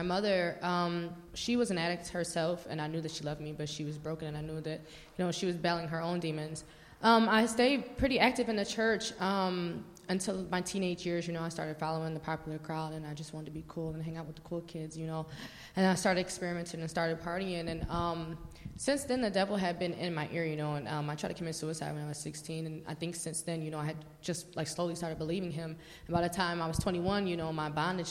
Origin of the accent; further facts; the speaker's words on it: Lockport, Illinois, United States; I'm 28, and I'm from Lockport, Illinois.